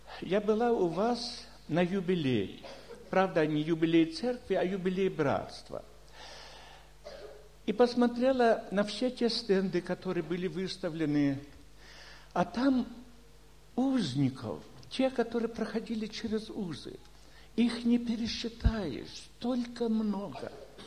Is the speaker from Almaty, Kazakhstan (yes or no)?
no; Karaganda, Karaganda Region, Kazakhstan; я сам из Караганды